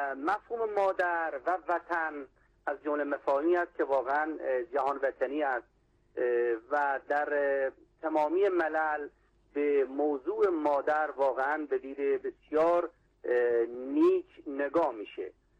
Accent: Bushehr, Iran; ما یک شهیدی داریم در منطقه دشتی و از شهر خودم شنبکی

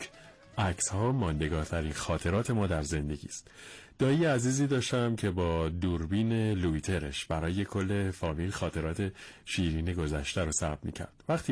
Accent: Isfahan, Iran; اصالتا اصفهانیم و 72 سال دارم. 53 سال پیش در روستای زیبای شیلوشت تالش گیلان سپاه دانش بودم.

